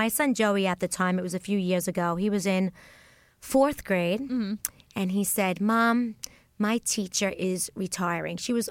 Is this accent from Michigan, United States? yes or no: no; Brooklyn, New York, United States; So I loved growing up in Brooklyn. I would always go to Ranger games growing up.